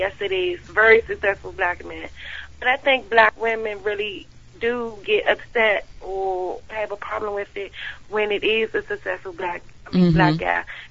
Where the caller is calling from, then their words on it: Germantown, United States; I'm calling from Germantown.